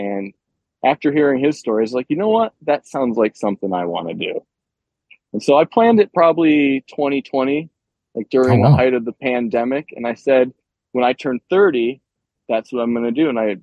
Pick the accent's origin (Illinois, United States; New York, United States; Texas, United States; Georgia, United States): New York, United States; Apalachin; now in Endicott, United States; I'm originally from the Binghamton, New York area, more specifically, Appalachian, New York, which is kind of ironic, a little small town outside of, Binghamton. And I grew up there.